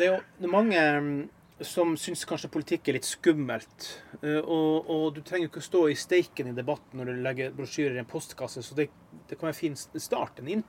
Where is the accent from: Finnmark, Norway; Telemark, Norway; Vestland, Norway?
Finnmark, Norway; Jeg jo nærmest vaksinert mot varme. Jeg kommer jo fra Øst-Finnmark.